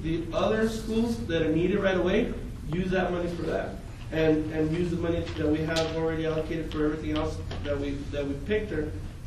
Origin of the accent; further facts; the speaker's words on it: Canfield, Ohio, United States; because I am from Canofield, we need a K through 8 over there.